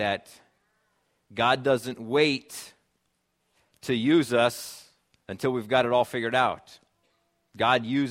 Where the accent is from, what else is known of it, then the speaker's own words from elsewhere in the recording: Iowa, United States; She was from Minnesota, I was from Iowa